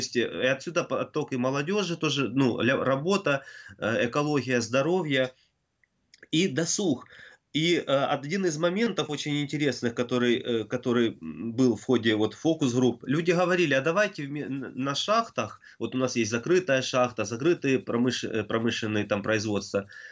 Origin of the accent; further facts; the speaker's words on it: Donbas, Ukraine; несмотря на то, что я вырос здесь, на Донбассе.